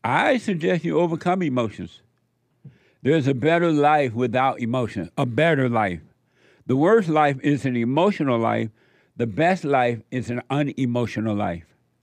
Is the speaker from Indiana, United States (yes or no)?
no; Alabama, United States; But I remember growing up in Alabama, and I knew several of my young cousins and things that smoked cigarettes.